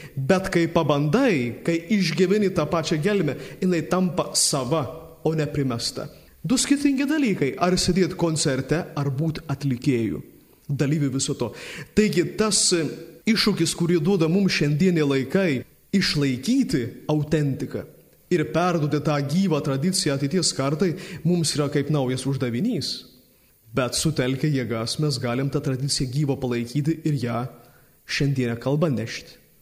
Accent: Samogitia, Lithuania; Šiandien, turėdami kalnus, mes, žemaičiai, mes saugom juos ne tik savo

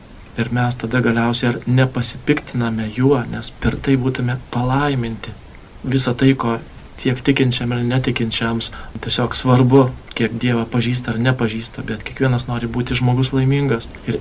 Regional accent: Kaunas, Kaunas County, Lithuania; Visi mes esame iš Kauno.

